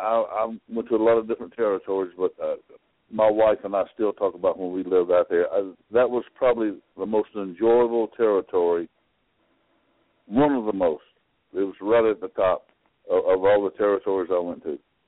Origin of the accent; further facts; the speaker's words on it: Georgia, United States; also born or lived in Louisiana; And so what I did, my wife and I left Louisiana. We went back to my hometown here in Georgia, shipped our stuff out to Jesse and his wife, and we flew out there.